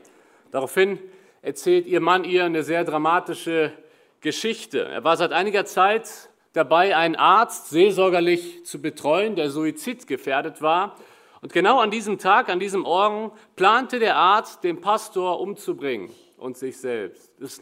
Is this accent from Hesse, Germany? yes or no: no; Cologne, North Rhine-Westphalia, Germany; so freuen wir uns als Kölner auch über die Verbundenheit zu euch